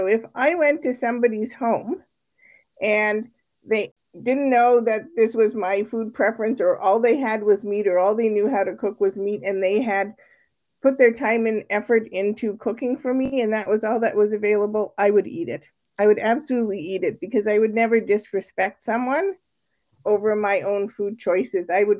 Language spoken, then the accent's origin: English; Canada; I actually grew up in Canada, so you might hear a little bit of the like out about house accent. And I grew up in a very traditional Jewish household, and we actually kept strictly kosher.